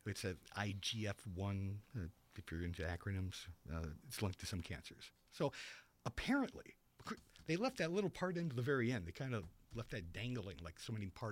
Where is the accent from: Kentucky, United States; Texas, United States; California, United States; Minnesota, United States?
California, United States; I grew up in Southern California back before people ruined it